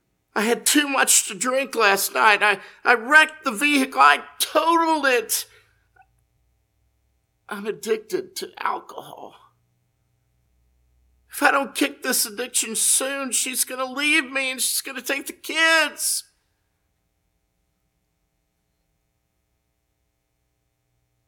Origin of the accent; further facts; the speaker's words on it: Kansas, United States; now in Texas, United States; I was brought up and raised in Kansas. The plural that we used up there was you guys. Okay? You guys. It wasn't until I found my way to Texas that I learned to say you all.